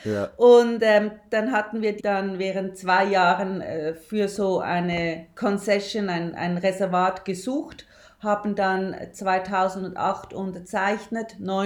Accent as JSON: {"language": "German", "region": "Lucerne", "country": "Switzerland", "tie": "born or raised there", "accent": "Swiss dialect", "lives_now": "Tanzania", "said": "Wie man mit meinem Dialekt hört, ich komme aus der Schweiz und zwar aus der Zentralschweiz. Ich bin am Vierwaldstättersee in Luzern groß geworden"}